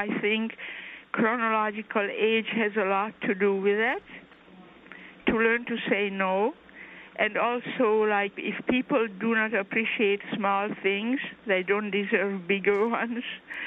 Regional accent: Hungary; I grew up in Hungary, and we grew up with many, many proverbs.

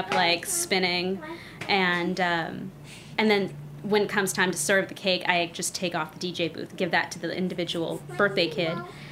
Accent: Arcadia, California, United States; But I grew up in Arcadia, California.

